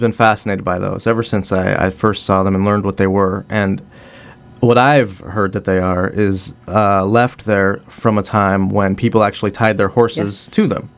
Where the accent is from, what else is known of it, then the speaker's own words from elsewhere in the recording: Salem, United States; also born or lived in Chicago / Austin / Boston; Well, I grew up down in Salem.